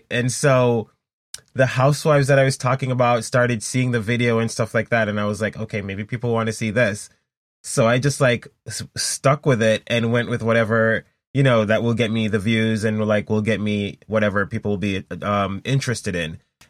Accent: Jamaica; moved away as an adult; now in United States; So I was born and raised in Jamaica. I moved to the US like about 10 years ago, I want to say, and I was living in Virginia Beach for like 5 years. And then I moved to Maine

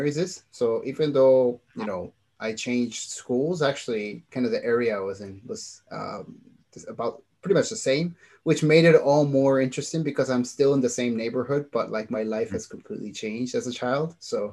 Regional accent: Japan; I was born and raised in Japan. So I actually went to Japanese kindergarten and elementary school until when I was in sixth grade

